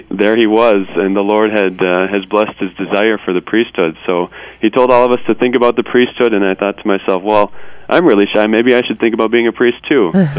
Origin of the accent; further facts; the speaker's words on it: Farmington, Minnesota, United States; I grew up in Farmington, Minnesota, about a half hour south of St. Paul, and grew up as a cradle Catholic, going to church on Sunday, praying the rosary here and there, praying before meals and stuff.